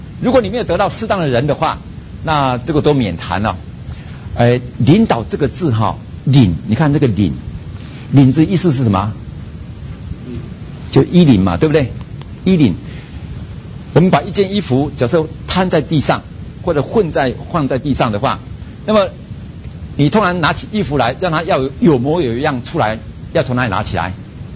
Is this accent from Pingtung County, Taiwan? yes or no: no; Kaohsiung, Taiwan; 比如说我是来自高雄，那高雄是一个工业城哦，有很多重工业工厂在那个地方